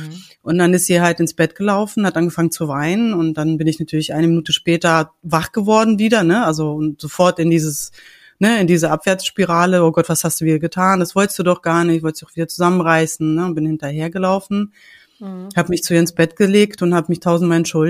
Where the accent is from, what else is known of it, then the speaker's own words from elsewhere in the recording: Hanover, Lower Saxony, Germany; ich komme aus Hannover, ich bin mittlerweile 44